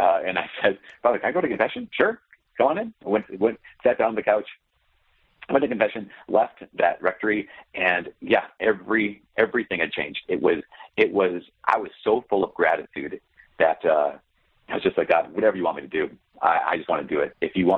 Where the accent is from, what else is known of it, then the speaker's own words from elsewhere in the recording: Brainerd, Minnesota, United States; also born or lived in Oak Park, Illinois; So as you mentioned in the intro, I grew up in Brainerd, Minnesota.